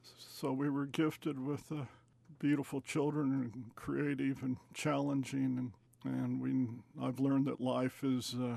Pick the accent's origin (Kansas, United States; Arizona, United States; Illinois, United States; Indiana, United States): Kansas, United States; Highland; born there; also born or lived in Iowa / Colorado / California; I was born in Kansas in a small town in the northeast corner, Highland, Kansas, in 1947. My father was a minister, and we traveled around as his pastorage was to serve small churches in need.